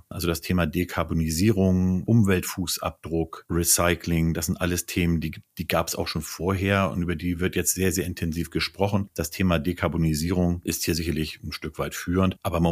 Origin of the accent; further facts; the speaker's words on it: Hamburg, Germany; irgendwann nach Hamburg gekommen. Und da bin ich auch aufgewachsen, groß geworden, zur Schule gegangen, habe studiert. Also Hamburg ist schon meine Heimatstadt.